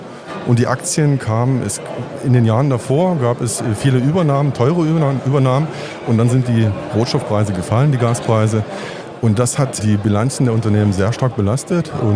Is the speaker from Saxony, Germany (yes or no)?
yes; Bautzen, Saxony, Germany; ich komme aus Bautzen und bin Zahnarzt mit Interesse für die Börse.